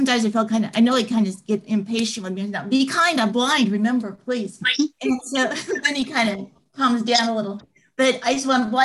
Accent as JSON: {"language": "English", "region": "Kansas", "country": "United States", "said": "from Kansas."}